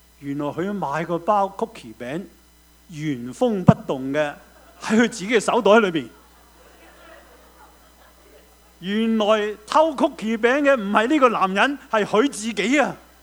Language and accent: Cantonese; Guangdong, China; 我就想到我們廣東人所說的這句非常好